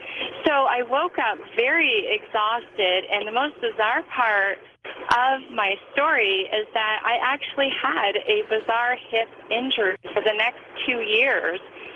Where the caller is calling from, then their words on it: London, Ontario, Canada; I'm from London, Ontario, but I'm actually one of your trucker fans, and I'm rolling down the 401.